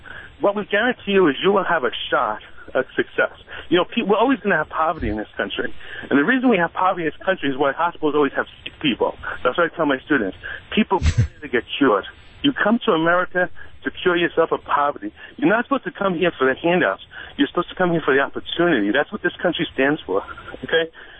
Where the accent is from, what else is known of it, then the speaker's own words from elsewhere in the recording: Richmond Hill, New York, United States; now in California, United States; I'm from Richmond Hill, Queens. I'm not Jamaica High School. I know Jamaica.